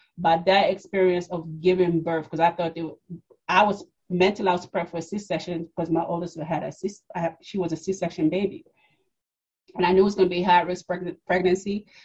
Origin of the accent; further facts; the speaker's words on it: New York, United States; also born or lived in Democratic Republic of the Congo; I am originally from Congo, the Democratic Republic of the Congo, but they call it now Zaire. Well, they used to call it Zaire when we migrated and fled the country. And by way of New York, raised in New York by my mom and my bonus dad.